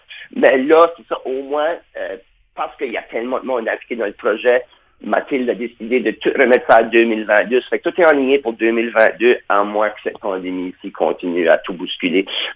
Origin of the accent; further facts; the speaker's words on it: Moncton, New Brunswick, Canada; Le dernier était censé être à Moncton, dans ma ville natale